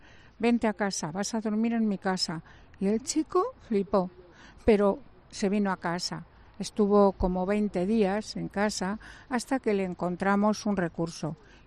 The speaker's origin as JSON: {"language": "Spanish", "town": "La Puebla de Almoradiel", "region": "Castilla-La Mancha", "country": "Spain", "tie": "born or raised there", "said": "Y nos llevamos al pueblo, yo tengo una casa en mi pueblo, la Puebla de Almoradiel, y nos llevamos a un chico."}